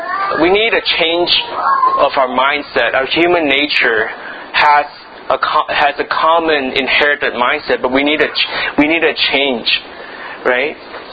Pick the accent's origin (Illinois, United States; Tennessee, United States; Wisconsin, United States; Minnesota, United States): Tennessee, United States; Memphis; I grew up in Memphis, right? Where the division of black and white is still really a matter of much of life. Being Chinese wasn't easy.